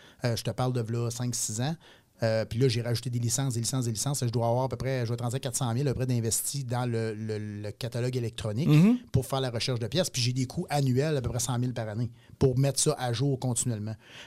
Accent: Beauport, Quebec, Canada; moi, je suis de Beauport. J'ai dit, je vais m'ouvrir à Beauport. Je suis de la place.

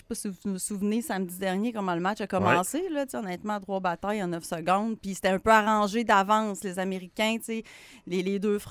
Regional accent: Dolbeau, Quebec, Canada; born there; Moi, je suis né à Dolbeau, puis j'ai pas été élevé là.

